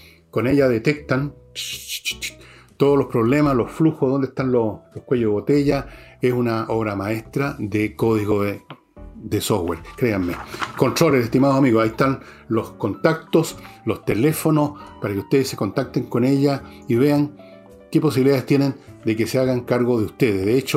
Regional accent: Chile; En eso somos los chilenos, tenemos ese mérito

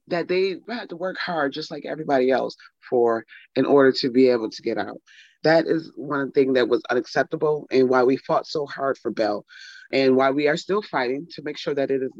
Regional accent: Buffalo, New York, United States; now in Albany, United States; a lot of people may not know that I'm originally from Buffalo, New York, and I moved out here and found myself homeless. I lived in Washington Park in Albany for 2 weeks on a park bench.

